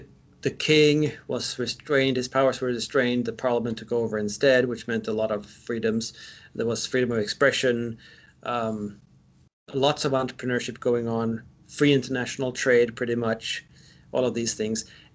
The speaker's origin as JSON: {"language": "English", "country": "Sweden", "said": "since I'm from Sweden"}